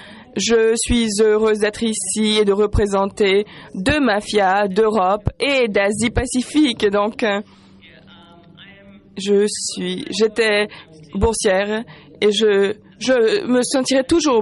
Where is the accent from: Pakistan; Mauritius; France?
Pakistan; French is a second language; Je suis du Pakistan, boursier de Pakistan.